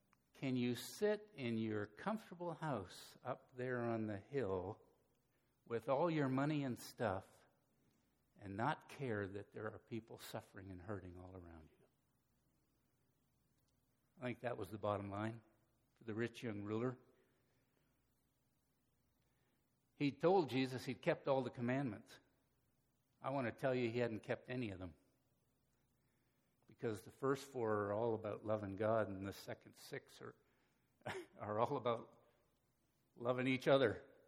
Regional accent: Canada; I grew up in Canada, pretty multicultural place.

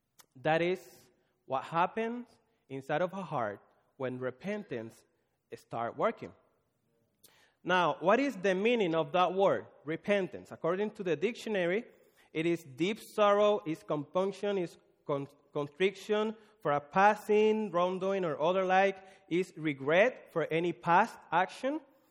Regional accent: Dominican Republic; English is a second language; I'm from Dominican Republic.

